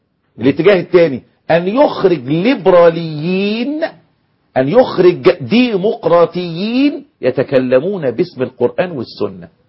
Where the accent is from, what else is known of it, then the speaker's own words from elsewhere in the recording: Egypt; وعندنا في مصر